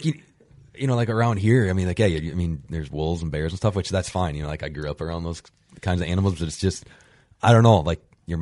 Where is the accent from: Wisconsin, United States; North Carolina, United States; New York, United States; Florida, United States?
Wisconsin, United States; Eau Claire; So that's actually, my hometown is just, which is Eau Claire, is right there by the Leine Lodge.